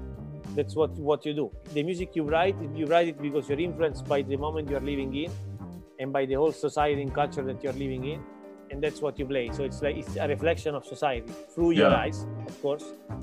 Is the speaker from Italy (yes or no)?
yes; Italy; English is a second language; moved away as an adult; now in Rotterdam, Netherlands; drummer of … composer as well. I come from Italy. I studied in Rotterdam, which is the city where I live now.